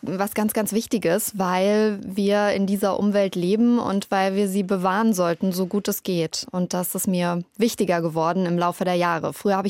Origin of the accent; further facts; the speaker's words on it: Bad Soden am Taunus, Hesse, Germany; Ich komme nämlich aus der Fleischwursthauptstadt Hessens, aus Bad Soden am Taunus.